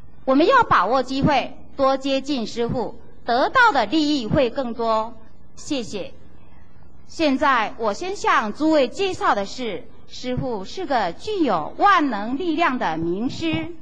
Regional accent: Taiwan; 这是我们台湾人的福报。

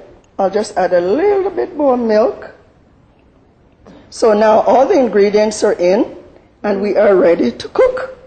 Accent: Jamaica; As Jamaican, we use this a lot

